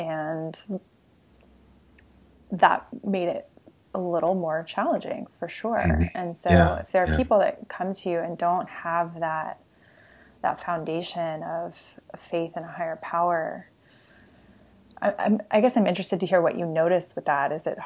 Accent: Houston, Texas, United States; I grew up in Houston and went to a Baptist school

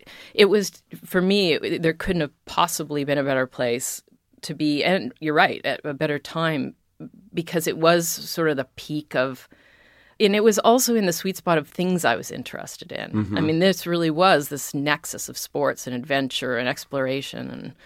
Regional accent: Canada; I was in the United States, but I'm Canadian and I didn't have a visa.

